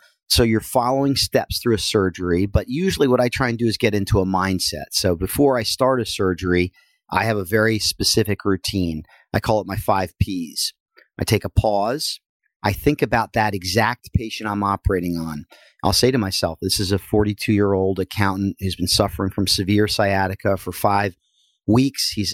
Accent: New Jersey, United States; Well, I am from Northern New Jersey, and I took up wrestling as a young boy

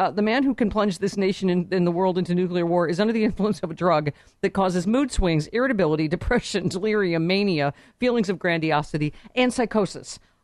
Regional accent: United States; I mean, as much as I hate him, I am terrified as an American.

